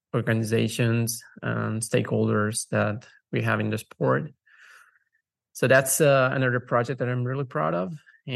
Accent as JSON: {"language": "English", "country": "Italy", "said": "I'm 31 years old. Yeah, I'm from Italy, but I feel like a citizen of the world. I'm a cosmopolitan."}